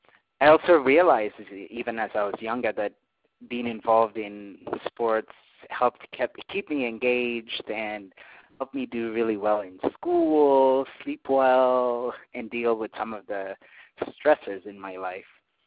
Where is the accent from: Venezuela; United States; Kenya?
Kenya; Nairobi; you all know I was born and raised in Nairobi, Kenya. So Nairobi is the capital of Kenya.